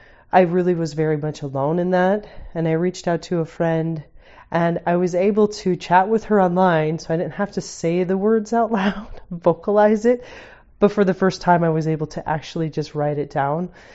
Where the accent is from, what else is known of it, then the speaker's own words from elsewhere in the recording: Boise, Idaho, United States; I was baptized at 8, and I grew up in Boise, and my father did not have a lot of family around us, but my mom's family was all around us.